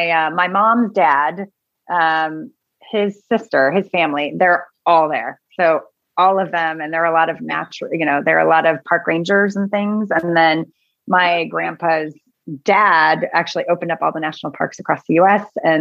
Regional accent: California, United States; now in Concord, United States; So I'm from Southern California, and then I moved up to San Francisco Bay Area. So I'm in Concord

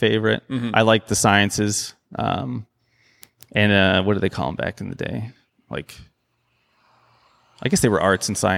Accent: Erin, Ontario, Canada; I grew up in Erin, Ontario, which is a small town near Guelph

